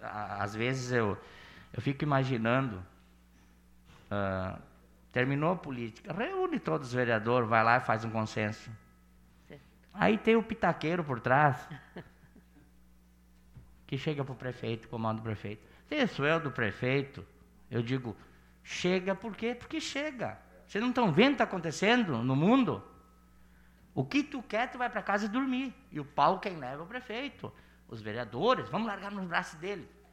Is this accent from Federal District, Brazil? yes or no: no; Rio Grande do Sul, Brazil; que vão falar aqui de gaúcho, já que nós somos gaúchos